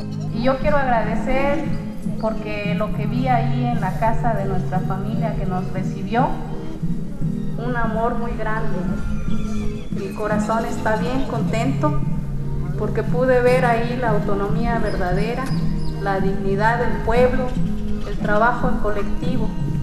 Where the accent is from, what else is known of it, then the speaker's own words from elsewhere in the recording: San Cristóbal de las Casas, Chiapas, Mexico; born there; Soy de este pueblo de Chiapas, soy celtal, pero yo ya nací en San Cristóbal.